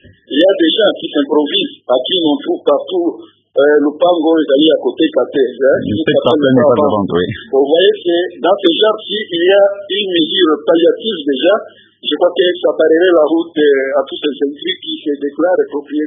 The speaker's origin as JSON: {"language": "French", "town": "Isiro", "region": "Haut-Uélé", "country": "DR Congo", "said": "mais chez nous, à Isiro, je n'ai pas conscience de ce genre de situation."}